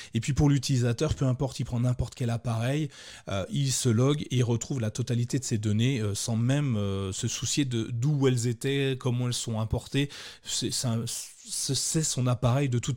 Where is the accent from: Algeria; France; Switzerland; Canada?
France; nous on dit micro-entrepreneur, j'imagine, chez nous en France, c'est la même chose